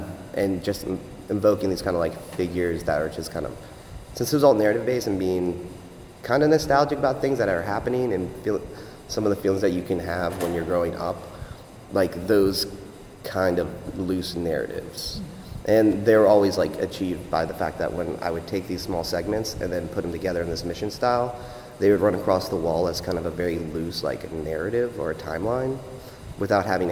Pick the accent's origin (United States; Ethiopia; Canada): United States; Harpers Ferry, West Virginia; now in Shepherdstown, United States; I'm originally from Harpers Ferry and currently live in Shepherdstown.